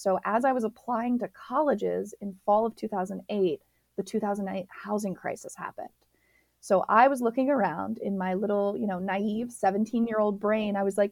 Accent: Philadelphia, Pennsylvania, United States; I'm also originally from the Philadelphia area. I do have family still in the suburbs here.

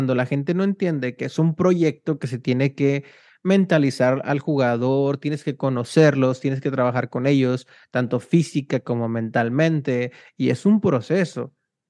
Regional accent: Mexico; lamentablemente creo que como mexicanos a veces tenemos un ego

